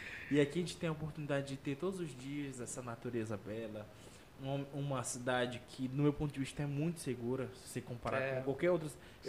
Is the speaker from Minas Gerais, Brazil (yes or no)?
no; Santarém, Pará, Brazil; born there; Minha família é de Monte Alegre, mas eu nasci aqui em Santarém, sou mocorongo, com orgulho, com muito orgulho